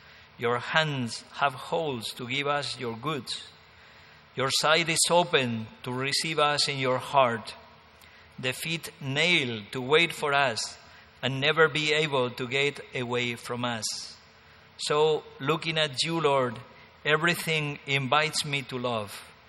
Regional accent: Spain; English is a second language; You can see that I'm from Spain, always quoting Spanish saints.

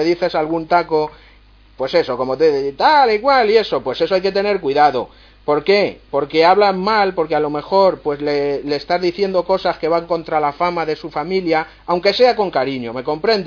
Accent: Italy; aunque yo soy de Italia, mi madre era española, y ella fue la que me enseñó a hablar

